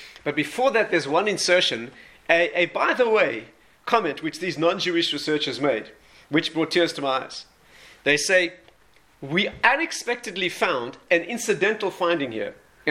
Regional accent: South Africa; I was raised in South Africa, where lots of good things come from.

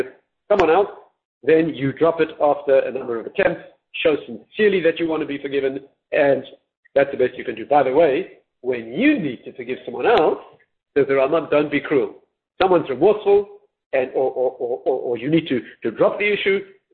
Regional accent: South Africa; As a South African Jew, unbelievable community.

